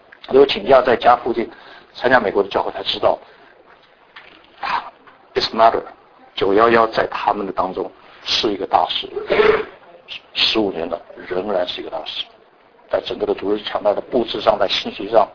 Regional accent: China; 我们中国人讲到十穷怎么样，十穷怎么样

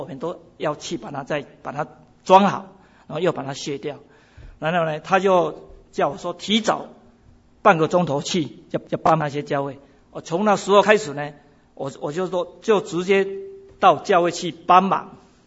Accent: Guiren, Tainan, Taiwan; 就在台南县的一个那个我的故乡叫做归仁。就台南县一个很小的乡镇

